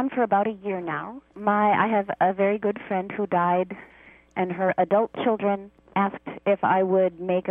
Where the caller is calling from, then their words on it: Portland, Oregon, United States; From Portland, Oregon.